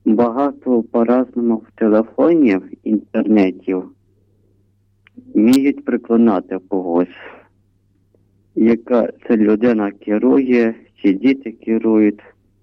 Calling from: Khmelnytskyi, Khmelnytskyi Oblast, Ukraine; я з Хмельницького.

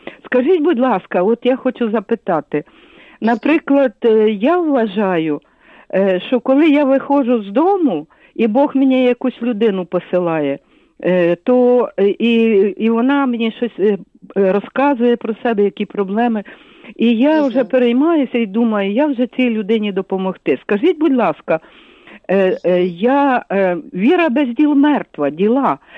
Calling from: Lviv, Lviv Oblast, Ukraine; з Львова.

